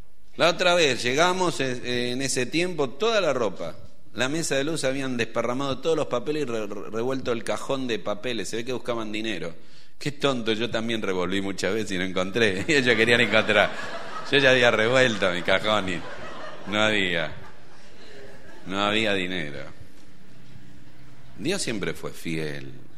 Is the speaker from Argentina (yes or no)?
yes; Argentina; En este año votamos, somos argentinos, el celeste y blanco